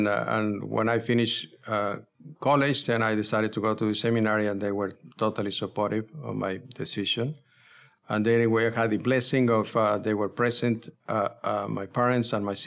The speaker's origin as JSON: {"language": "English", "town": "Monterrey", "region": "Nuevo León", "country": "Mexico", "tie": "born or raised there", "said": "No, I was born in Monterrey, Mexico, and my family is my parents, and I have four sisters, no brothers. So then I went to, we were parishioners at Our Lady of Lourdes, Nuestra Señora de Lourdes in Monterrey, in La Colonia Vista Hermosa."}